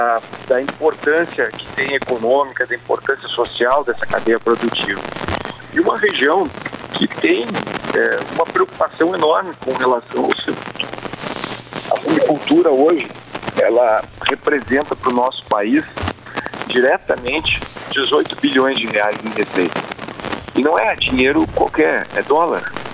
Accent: Sentinela do Sul, Rio Grande do Sul, Brazil; also born or lived in Itapes; Eu sou natural do município de Itapes, mas cresci, minha vida toda foi construída em Sentinela do Sul.

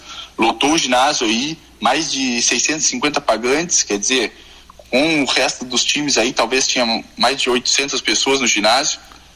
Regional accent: Arroio Grande, Rio Grande do Sul, Brazil; a gente tem orgulho de dizer que a gente é daqui de Arroio Grande

